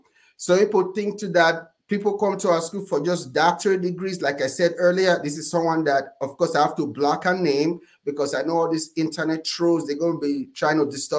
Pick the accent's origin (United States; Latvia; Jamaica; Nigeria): Nigeria; I'm from Nigeria. We send thousands of dollars every year from proceeds from our school to help people in Africa.